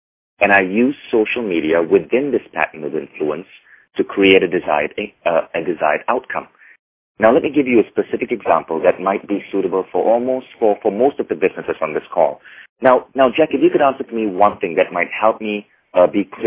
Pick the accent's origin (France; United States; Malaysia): Malaysia; me and my business partner, he was European, I was Malaysian